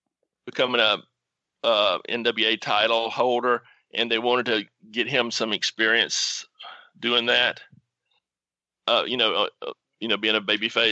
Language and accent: English; Alabama, United States; And when I grew up in Alabama, we got the Montgomery papers and the Birmingham papers.